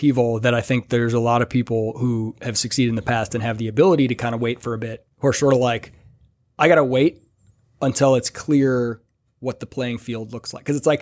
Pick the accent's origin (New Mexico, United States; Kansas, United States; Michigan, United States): Michigan, United States; Yeah, I'm from Michigan.